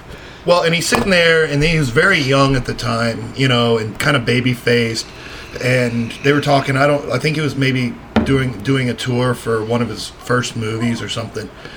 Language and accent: English; Florida, United States; So you want to avoid a fight, or don't mess with me, I'm from Florida.